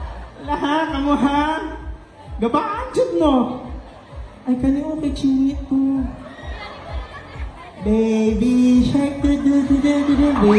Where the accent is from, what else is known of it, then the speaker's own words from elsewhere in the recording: Davao, Davao Region, Philippines; Ah, nasa Davao, taga Davao ako.